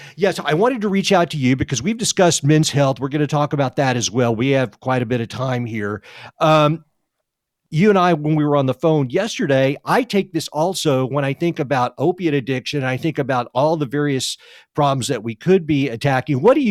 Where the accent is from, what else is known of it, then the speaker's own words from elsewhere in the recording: Texas, United States; We had the wild hogs throughout the Southwest. I'm from Texas.